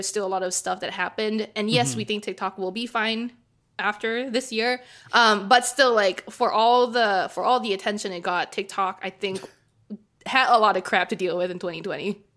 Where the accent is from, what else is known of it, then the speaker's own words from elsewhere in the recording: Singapore; growing up in Singapore